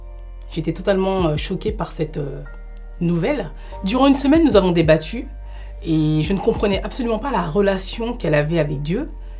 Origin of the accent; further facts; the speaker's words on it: Paris, Île-de-France, France; Je suis française d'origine malienne et j'ai grandi à Paris. Et j'ai grandi dans une famille musulmane.